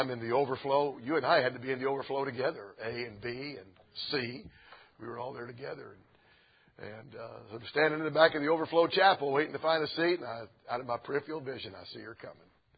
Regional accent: Georgia, United States; So I just sat down there, looked across and said, hello … I'm from Georgia.

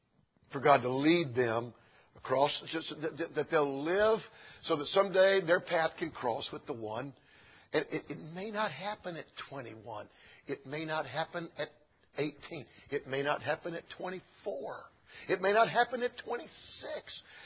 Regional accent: Georgia, United States; So I just sat down there, looked across and said, hello … I'm from Georgia.

